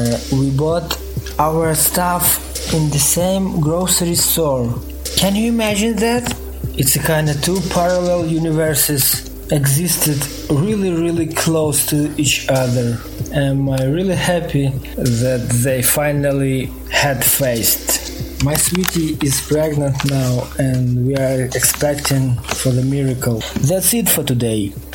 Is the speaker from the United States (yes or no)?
no; Ukraine; English is a second language; now in Denmark